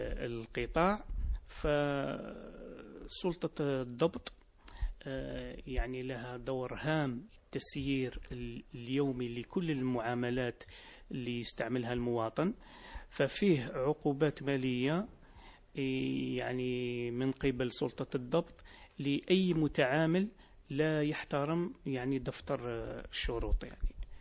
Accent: Algeria; وهذه يعني ثقافة جديدة علينا احنا كجزائريين.

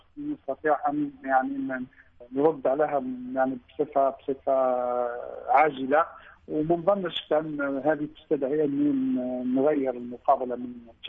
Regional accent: Algeria; وهذا واجبنا كجزائريين كلنا أن نحضر له

